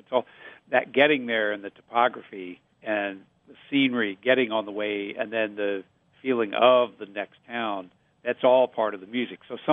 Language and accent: English; Montana, United States; Growing up in Montana, it's like the seasons are very distinct